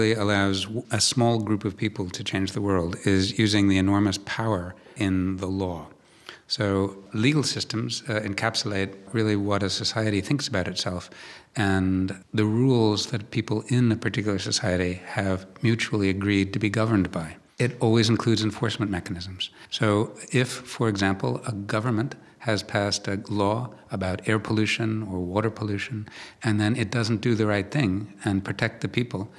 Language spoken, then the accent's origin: English; United States; moved away as an adult; now in Europe; coming to Europe about 18, 19 years ago as an American who'd practiced this in the United States